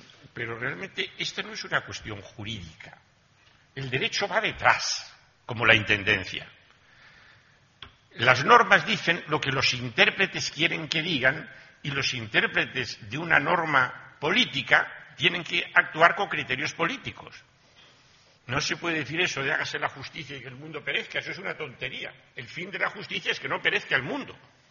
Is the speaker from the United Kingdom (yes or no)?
no; Madrid, Community of Madrid, Spain; soy madrileño de varias generaciones, cosa nada frecuente.